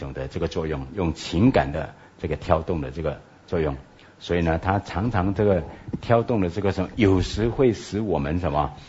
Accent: Malaysia; 我们在马来西亚长大的这个时候呢

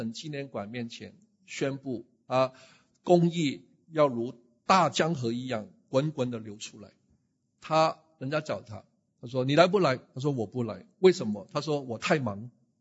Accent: Guangdong, China; 就是好像我们广东人所说啊

